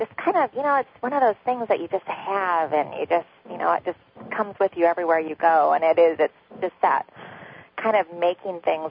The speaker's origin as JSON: {"language": "English", "town": "Sherwood", "country": "United States", "tie": "born or raised there", "said": "I've lived in the community that I grew up here in Sherwood. I've lived here for 39 years."}